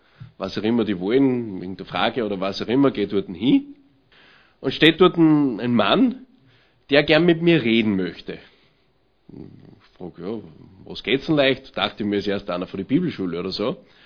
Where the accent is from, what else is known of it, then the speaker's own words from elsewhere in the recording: Austria; da ist er Österreicher und ich bin Österreicher